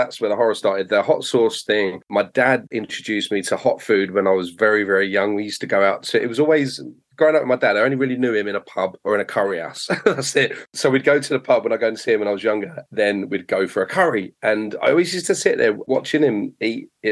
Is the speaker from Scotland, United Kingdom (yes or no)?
no; Enfield, London, United Kingdom; I'm from Enfield in North London.